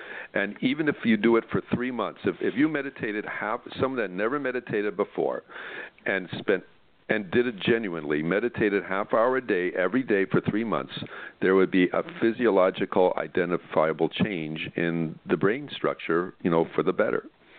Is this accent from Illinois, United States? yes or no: yes; Chicago, Illinois, United States; You know, I grew up in Chicago, and it got cold there, and you wore some pretty dark colors